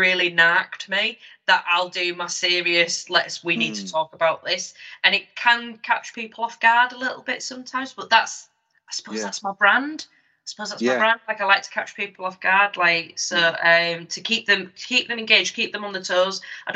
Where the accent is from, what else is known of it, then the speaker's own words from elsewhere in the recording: Yorkshire and the Humber, United Kingdom; I don't know if it's because I'm from Yorkshire, but I just say things how it is.